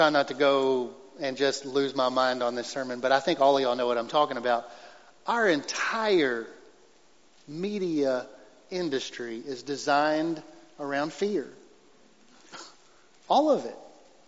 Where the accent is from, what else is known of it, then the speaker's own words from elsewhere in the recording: United States; And yet, because I'm an American man, I'm supposed to race home from worshiping God